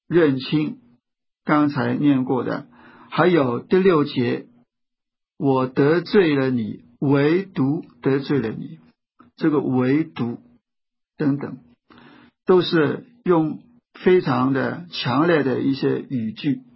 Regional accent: China; 我们中国人说这个肠给断了。

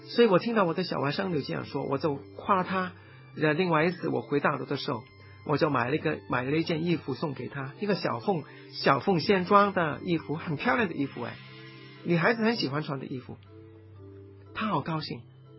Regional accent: Hong Kong; 对我们香港人来说，每个月100块钱真的不多

